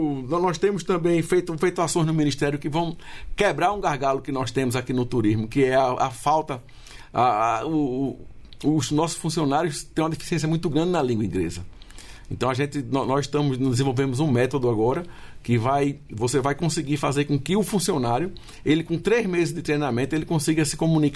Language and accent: Portuguese; Pernambuco, Brazil; sou pernambucano